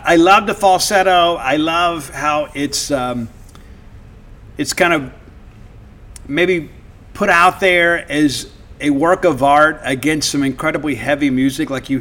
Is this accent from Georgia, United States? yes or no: no; Mississippi, United States; but I am from South Mississippi, and we do not tolerate disrespect.